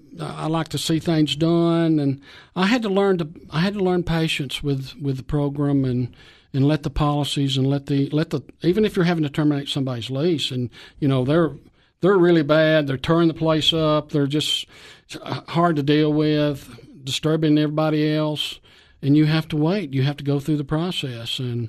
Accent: Cookeville, Tennessee, United States; Well, I was raised in Cookeville, but...

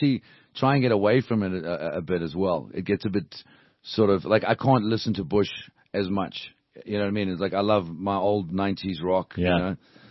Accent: South Africa; now the older I get, I'm so proudly South African. You know, like I'm so glad I grew up here.

